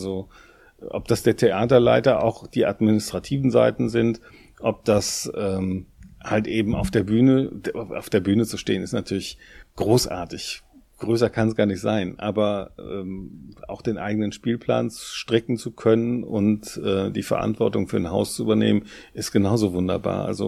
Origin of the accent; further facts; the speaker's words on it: Brühl, North Rhine-Westphalia, Germany; Ich komme ja nun nicht weit weg von hier, nämlich aus Brühl, da bin ich geboren.